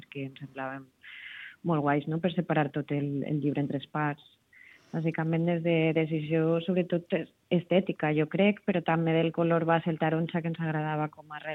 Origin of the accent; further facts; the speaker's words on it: Picanya, Valencian Community, Spain; jo m'he criat en Picanya, en un poblet que està allà a l'Horta Sud, que justament està arrelada a tot l'ambient de cooperatives de taronja allà en València.